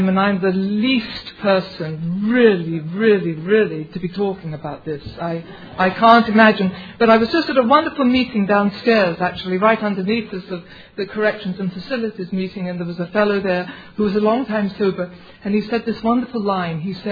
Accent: United Kingdom; And I said, you know, I'm British and we are not amused.

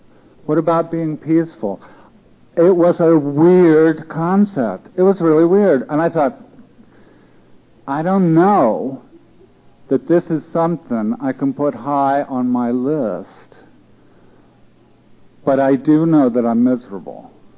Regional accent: New York, United States; I don't belong here. I'm from New York. I don't understand these people.

